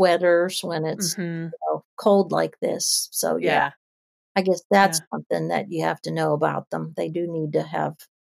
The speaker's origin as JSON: {"language": "English", "town": "Pittsburgh", "region": "Pennsylvania", "country": "United States", "tie": "born or raised there", "said": "So I live in Virginia now, but, you know, I told you I grew up in Pittsburgh."}